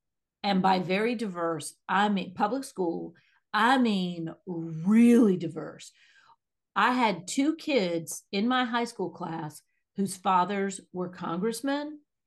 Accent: Washington, District of Columbia, United States; born there; So I was born in Washington, D.C., in Washington, D.C. My parents are native Washingtonians.

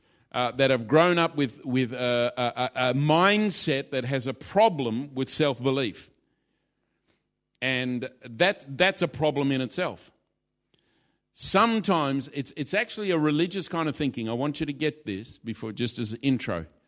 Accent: Australia; I'm an Australian

